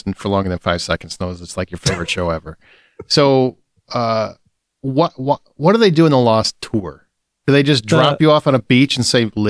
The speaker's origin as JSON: {"language": "English", "town": "Rockford", "region": "Illinois", "country": "United States", "tie": "born or raised there", "said": "they actually have a call out to Rockford, which is my hometown, Rockford, Illinois."}